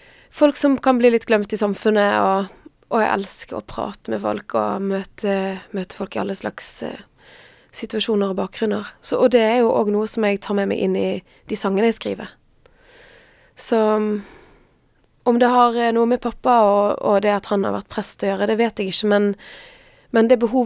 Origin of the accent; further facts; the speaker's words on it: Frekhaug, Vestland, Norway; Jeg husker jeg snakket om når jeg vokste opp, at vannet på Frekkhaug var faktisk veldig god kvalitet på.